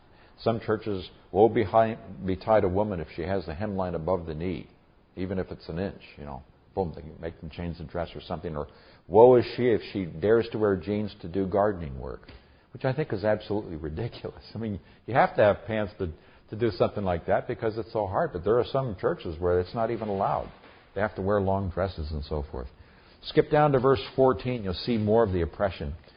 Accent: Nigeria; When I grew up in Nigeria, West Africa, stories, you almost had to teach by stories or parables.

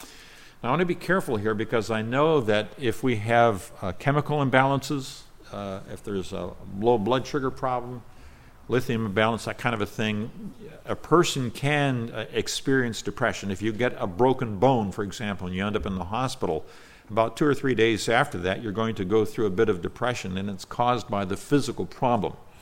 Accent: Nigeria; When I was a child, I grew up in Nigeria, West Africa. My parents were missionaries

